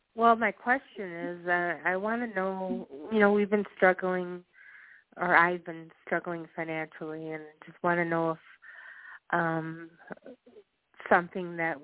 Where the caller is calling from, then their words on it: White Bear Lake, Minnesota, United States; Yes, in White Bear Lake.